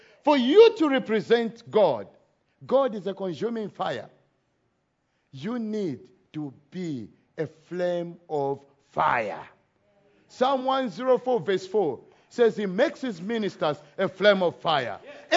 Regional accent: Zambia; English is a second language; I'm originally from Africa, Zambia. When you are in the bush and it's nighttime, the only way you'll be protected is not even your gun or your knife

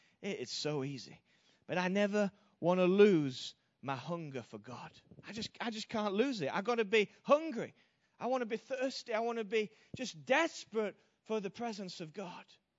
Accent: Yorkshire and the Humber, United Kingdom; He was a British guy. We came from the same part of England. We came from Yorkshire, which produces some great preachers over the years.

